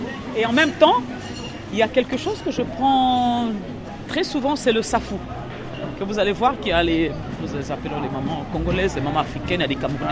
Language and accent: French; Île-de-France, France; Ben, moi je viens de 9-1 dans le 91